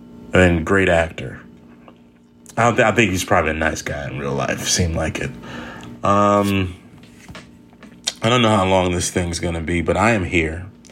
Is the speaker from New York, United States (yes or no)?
no; Maryland, United States; It's a part of my life, and I'm from Maryland and all of that, you know, so it sucks, man.